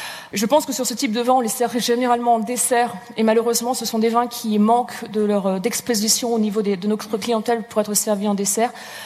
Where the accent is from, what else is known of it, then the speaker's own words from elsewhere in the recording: Auvergne-Rhône-Alpes, France; also born or lived in Paris / Brussels; now in New York, United States; j'ai 37 ans, j'ai grandi dans la Loire.